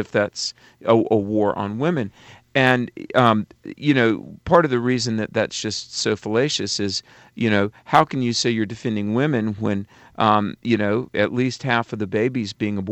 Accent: North Carolina, United States; We're right outside of Charlotte at Dr. Michael Brown's ministry headquarters, and I'm from North Carolina.

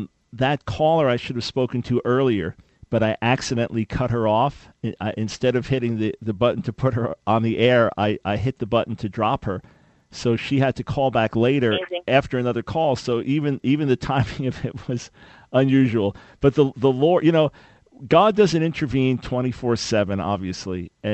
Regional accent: New York, United States; now in Charlotte, United States; Yes, well, I'm from New York originally, but we're based outside of Charlotte since 2003 now.

